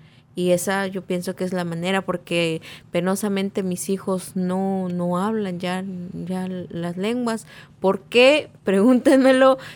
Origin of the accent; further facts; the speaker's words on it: Chiapas, Mexico; first language Tzeltal; Spanish is a second language; now in United States; Sí, yo soy nativa tzeltal. Yo nací en un pueblo tzeltal, pero porque toda la vida crecí con niños tzotziles, la comunidad tzotzil a un lado, pues crecemos oyendo las diferentes lenguas.